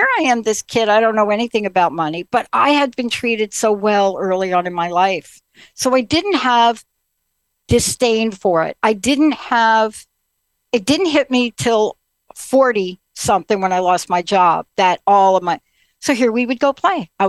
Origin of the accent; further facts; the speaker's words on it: Bronx, New York, United States; I grew up in the Bronx in New York.